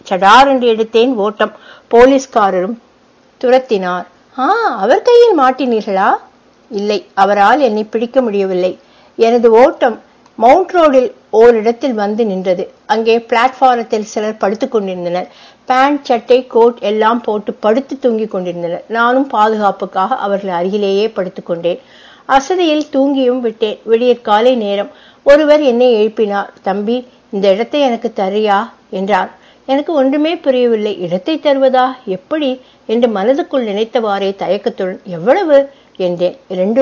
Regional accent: Tiruchendur, Tamil Nadu, India; எனது சொந்த ஊர் திருச்செந்தூர். சாதாரணமான ஏழை குடும்பம். குடும்ப தொழில் சலவை தொழில்.

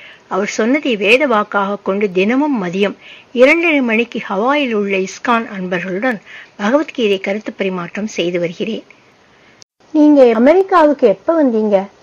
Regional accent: Mumbai, Maharashtra, India; also born or lived in Chennai; நான் சென்னையில் பிறந்து மும்பையில் வளர்ந்தேன்.

